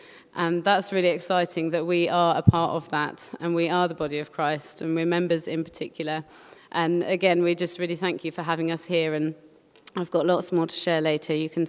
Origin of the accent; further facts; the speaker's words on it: England, United Kingdom; accent: British; thank you all for your patience and acceptance of my wonderful British accent. It's wonderful to be here, and I really appreciate the opportunity, and amazing to see such a huge fellowship and a beautiful building, and it's just really exciting for me coming from sunny England